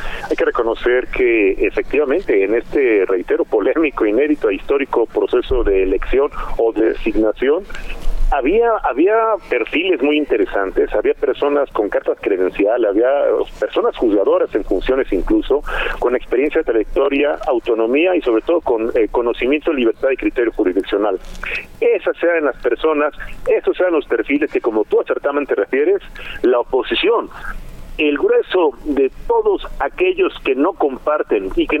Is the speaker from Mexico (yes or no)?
yes; Mexico; te lo digo como mexicano